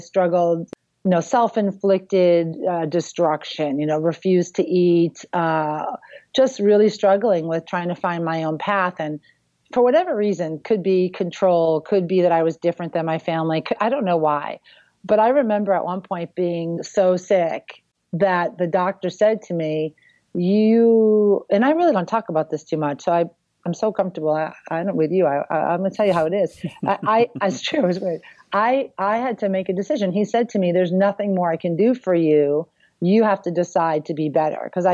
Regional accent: Brockton, Massachusetts, United States; I grew up in Brockton, Massachusetts, legitimately known as City of Champions

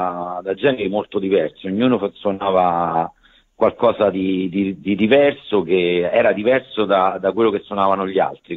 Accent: Rome, Lazio, Italy; essendo tutti romani, siamo riusciti a esprimerci attraverso il nostro dialetto, che poi non è neanche un dialetto vero e proprio, è più una sporcatura.

